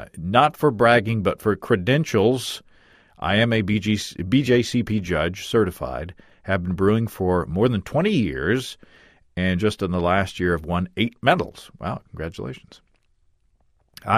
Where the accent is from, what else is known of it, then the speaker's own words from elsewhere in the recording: Arkansas, United States; You have to remember, I'm from Arkansas.